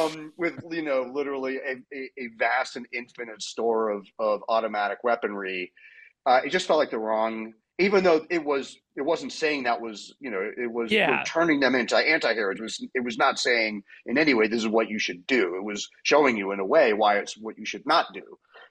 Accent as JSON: {"language": "English", "town": "St. Louis", "region": "Missouri", "country": "United States", "tie": "born or raised there", "said": "And Andy and I grew up in St. Louis in St. Louis and around the Ozarks."}